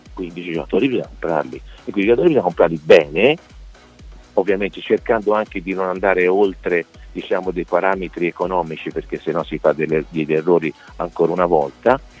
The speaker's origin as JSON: {"language": "Italian", "town": "Florence", "region": "Tuscany", "country": "Italy", "said": "lo sappiamo noi che siamo di Firenze"}